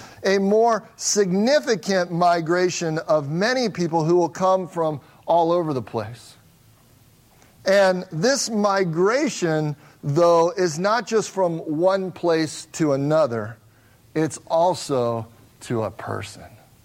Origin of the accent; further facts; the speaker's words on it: Midwest, United States; I'm from the Midwest. I've met plenty of people from the Midwest.